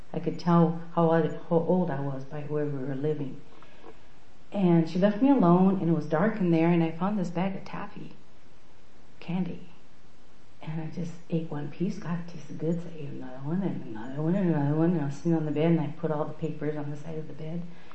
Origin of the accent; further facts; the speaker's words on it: Lompoc, California, United States; born there; I was born in Camp Cook in Lompoc or Santa Maria, wherever Camp Cook was at.